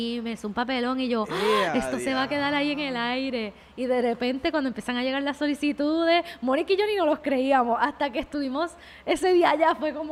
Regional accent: Puerto Rico; como puertorriqueña no podía aplicar y no podía decir que vengo de otro lado porque es que es mentira

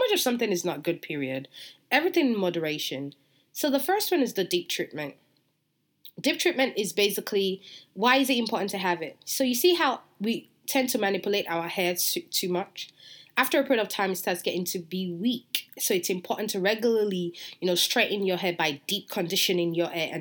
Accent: England, United Kingdom; I remember back then when I was growing up in England

